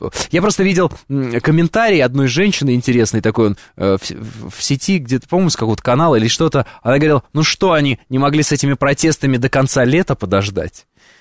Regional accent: Russia; Я вот, например, россиянин … я вот в Грузию, например, если там идут протесты антироссийские, не поеду.

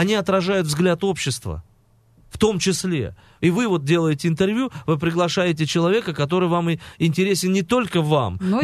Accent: Makhachkala, Dagestan, Russia; Ну, на самом деле, я горжусь тем, что я родился в Дагестане

